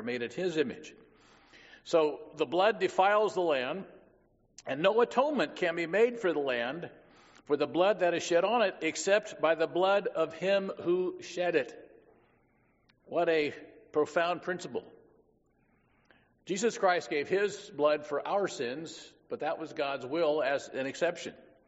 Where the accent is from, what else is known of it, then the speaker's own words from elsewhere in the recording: Illinois, United States; now in Washington, United States; I used to joke that growing up near Chicago prepared me to live in Washington State